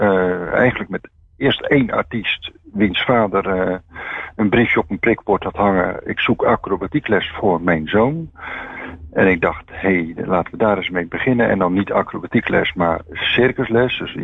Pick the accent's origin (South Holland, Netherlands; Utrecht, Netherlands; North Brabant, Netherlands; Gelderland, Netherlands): South Holland, Netherlands; Oud-Beijerland; now in Rotterdam, Netherlands; Ik ben nu, mag ik me wel Rotterdammer noemen. Maar na zoveel jaren actief te zijn in Rotterdam en daar te wonen. Maar oorspronkelijk kom ik uit de Hoekse Waard.